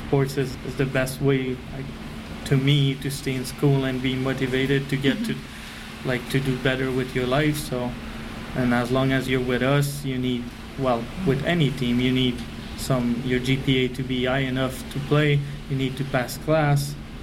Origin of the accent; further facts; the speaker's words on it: Quebec City, Quebec, Canada; first language French; English is a second language; I'm from Quebec City, so English is my second language.